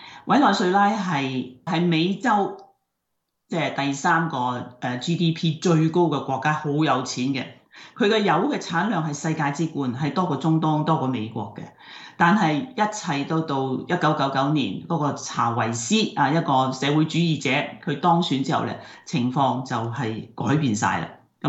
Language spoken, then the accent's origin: Cantonese; Hong Kong; 我哋作為香港人